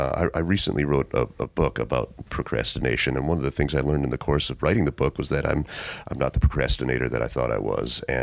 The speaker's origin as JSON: {"language": "English", "town": "Chicago", "region": "Illinois", "country": "United States", "tie": "born or raised there", "said": "So I was brought up in Chicago in middle-class family. My brothers and sisters and I were first-generation college kids. So went to school at Loyola in Chicago."}